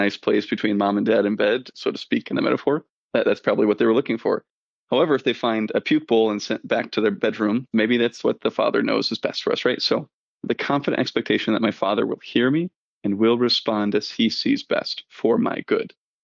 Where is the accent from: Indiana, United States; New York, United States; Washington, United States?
Indiana, United States; Fort Wayne; I'm from Fort Wayne, just an hour and a half south of Elkhart. I'm from a big family, the oldest of 10